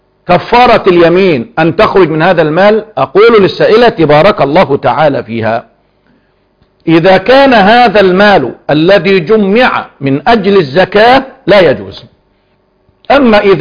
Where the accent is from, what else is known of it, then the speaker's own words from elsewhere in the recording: Egypt; قلت لو أننا كمصريين مثلا،